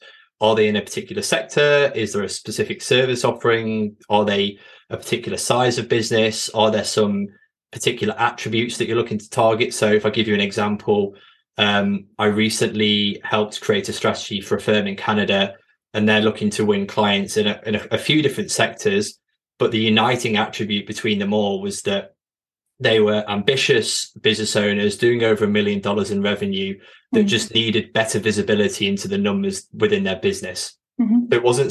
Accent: Chesterfield, East Midlands, United Kingdom; I'm from Chesterfield, so London's not my strong suit.

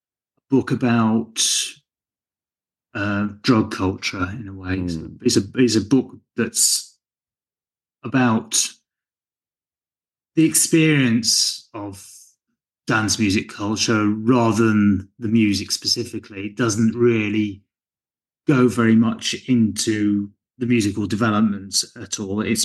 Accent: Nottingham, East Midlands, United Kingdom; I come from Nottingham, which is in central England and in the Midlands, the East Midlands, in fact.

